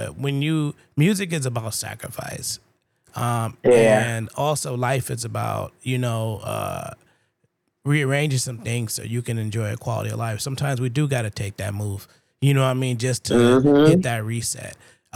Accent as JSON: {"language": "English", "town": "San Francisco", "region": "California", "country": "United States", "said": "because I'm from San Francisco, and San Francisco is not the same."}